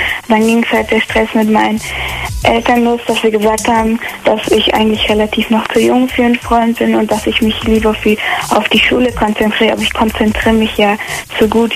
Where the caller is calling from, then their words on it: Böblingen, Baden-Württemberg, Germany; Also ich bin 13 und komme aus Böblingen.